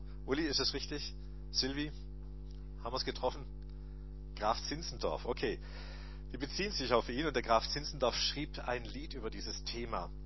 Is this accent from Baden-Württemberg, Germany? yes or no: yes; Baden-Württemberg, Germany; also ich bin Schwabe, wer ist noch Schwabe?